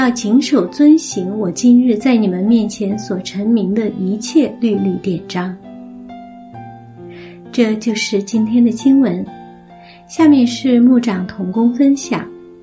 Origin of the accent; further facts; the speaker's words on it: China; 这如同我们中国人门框上贴春联